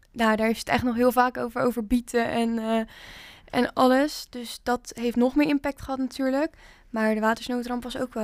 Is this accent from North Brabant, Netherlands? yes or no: no; South Holland, Netherlands; Ik kom natuurlijk uit Hoekse Waard. En dat is natuurlijk een Zuid-Hollands eiland wat wel echt goed getroffen is.